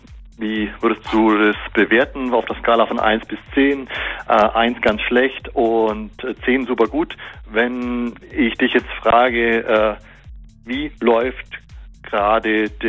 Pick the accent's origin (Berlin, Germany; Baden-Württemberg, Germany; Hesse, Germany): Baden-Württemberg, Germany; jetzt kommen wir beide hier aus der Großmetropolregion, Autometropolregion Stuttgart